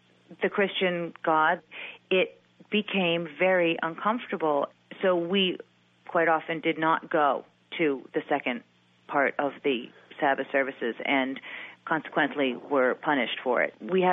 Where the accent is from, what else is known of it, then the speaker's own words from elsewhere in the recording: Massachusetts, United States; Those are two things that come to mind for me growing up in Massachusetts and, of course, knowing all about the witch trials, and you just kind of are steeped in the history living in this area.